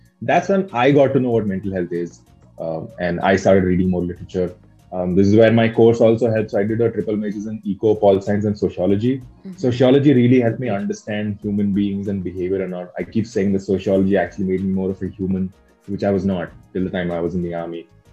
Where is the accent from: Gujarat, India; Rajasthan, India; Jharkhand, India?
Jharkhand, India; Ranchi; now in Bangalore, India; I am presently based in Bangalore. I am from Ranchi, Dhoni's place.